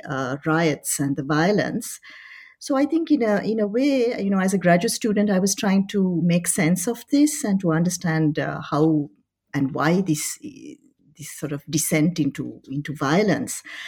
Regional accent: Paris, Île-de-France, France; also born or lived in Colombo / Oxford; I was born in Colombo during a holiday of my parents. By that time, they had moved to Paris. So I studied in Paris. I was there for 21 years. And then I moved to Oxford for my DPhil.

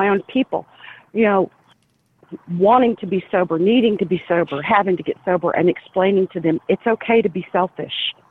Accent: Oklahoma, United States; I'm Native American, by the way. I'm straight off the Osage Reservation, born and raised. Mm-hmm. So I'm a minority within a minority within a minority.

